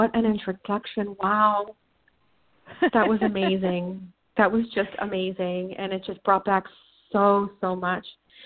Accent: Miami, Florida, United States; also born or lived in New York; I was born in New York, 1966. My parents moved to Miami. I have a brother. I grew up in a very strict household. My parents, my mother was an immigrant from Cuba. My father was from Puerto Rico.

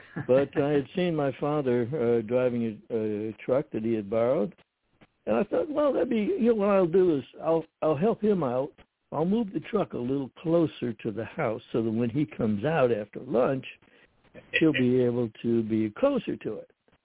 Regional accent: Connecticut, United States; Originally from Connecticut. I've lived in 7 states in the District of Columbia. So I may sound like Connecticut. I may sound like Alabama.

